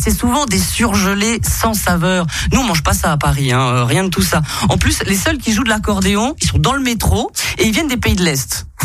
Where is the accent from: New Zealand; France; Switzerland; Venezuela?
Switzerland; On est suisse quand même.